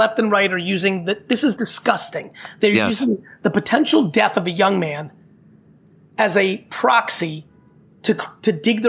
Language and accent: English; New Jersey, United States; I grew up in New Jersey in the 80s and 90s